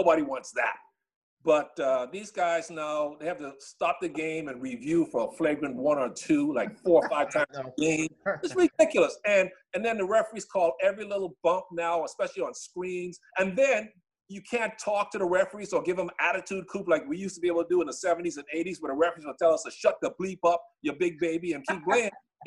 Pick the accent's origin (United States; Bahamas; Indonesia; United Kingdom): Bahamas; I remember too, I grew up in the Bahamas. So I was on TV back then when I was growing up.